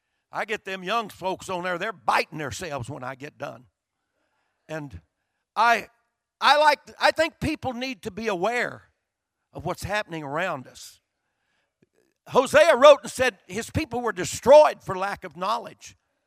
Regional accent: United States; And I'm an American.

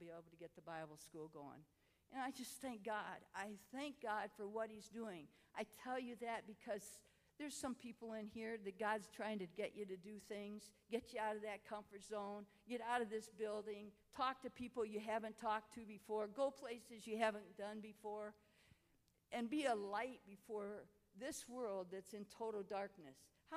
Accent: United States; I mean, I'm American, so he's trying to hang out.

